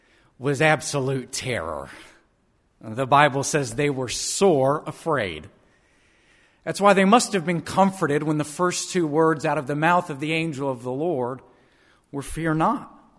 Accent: Texas, United States; and I'm from Texas and I've got one

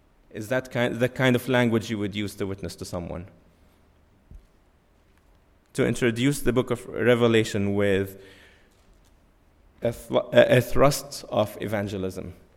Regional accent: Jordan; English is a second language; moved away as an adult; now in United States; I'm from Jordan. She's from Egypt. So we came here in the States, met each other, and now we have three beautiful children.

